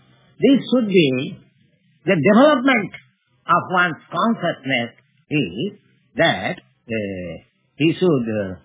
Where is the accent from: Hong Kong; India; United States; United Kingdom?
India; English is a second language; Now, I am Indian. Suppose I find some gentleman in the street of New York, an Indian.